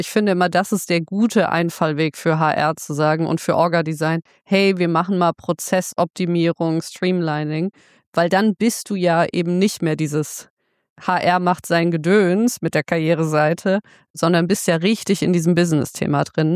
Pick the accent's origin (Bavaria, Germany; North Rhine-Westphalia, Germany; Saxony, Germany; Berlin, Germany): Berlin, Germany; das möchte ich als Berliner